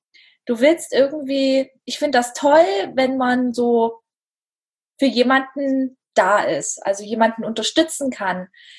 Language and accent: German; Dessau, Saxony-Anhalt, Germany; ich komme aus Dessau und ich lebe hier mit meiner kleinen Familie